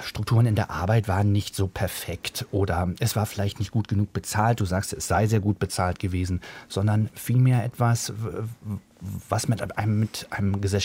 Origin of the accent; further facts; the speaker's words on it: Hamburg, Germany; ich bin in einer Arbeitersiedlung in Hamburg aufgewachsen.